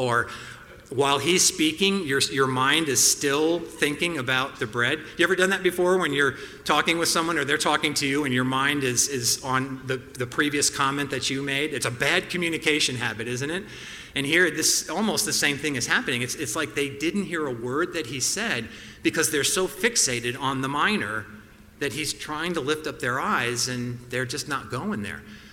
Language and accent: English; New Jersey, United States; I grew up in Jersey